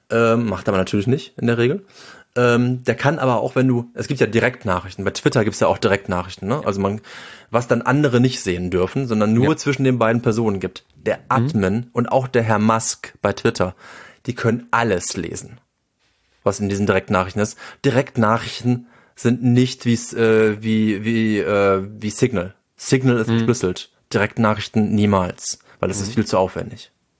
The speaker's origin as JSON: {"language": "German", "town": "Cologne", "region": "North Rhine-Westphalia", "country": "Germany", "said": "für mich als Kölner"}